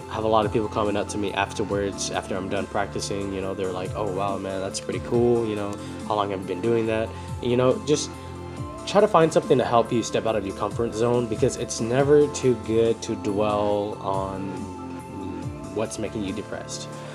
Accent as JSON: {"language": "English", "region": "California", "country": "United States", "said": "I'm from California, so I would always ask, hey, you guys want to go to Monterey?"}